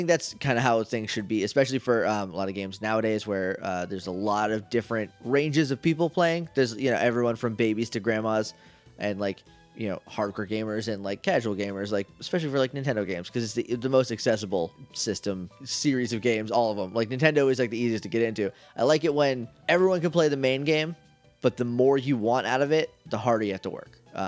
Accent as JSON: {"language": "English", "region": "New England", "country": "United States", "accent": "New England", "said": "And also, we're both from New England."}